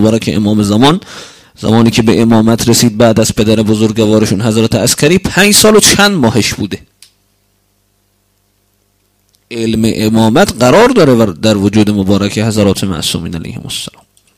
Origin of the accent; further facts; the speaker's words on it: Tehran, Tehran Province, Iran; یعنی من که اهل تهرانم